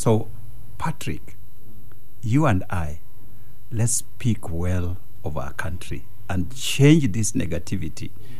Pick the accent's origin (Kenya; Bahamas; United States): Kenya; And then I say, I'm from Kenya.